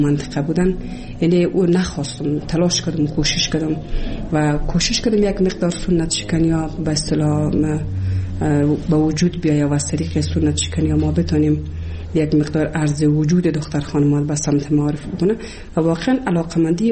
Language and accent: Persian; Kabul, Afghanistan; also born or lived in Bamiyan; از ولسوالی شیبر ولایت بامیان هستم. در سال 1356 در یک خانواده روشن فکر ما در ولایت کابل به دنیا آمدم و تحصیلات خود ما در کابل و پایان رسادم تا صنف 12